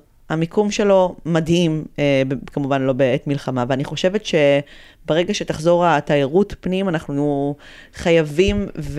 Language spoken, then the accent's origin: Hebrew; Kfar Vradim, Northern District, Israel; וקודם כל, אני שרופה אגב על נהריה, אני גדלתי בכפר ורדים בצפון.